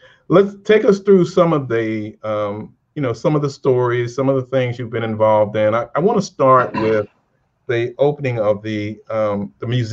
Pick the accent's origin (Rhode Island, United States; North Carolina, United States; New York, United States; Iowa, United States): North Carolina, United States; Ivanhoe; I grew up in Sampson County, lower Sampson County, very small town, Ivanhoe.